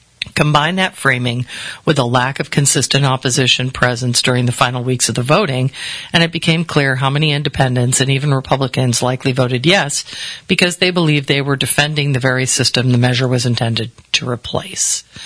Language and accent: English; Ireland; it's a good thing I'm Irish.